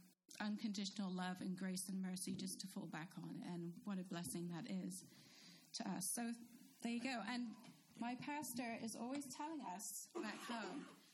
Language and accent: English; New Cross, London, United Kingdom; So I grew up here, as I've shared. I grew up in New Cross, which is just down the road, around the corner, whatever, from here, and grew up going to church, chapel, every Sunday.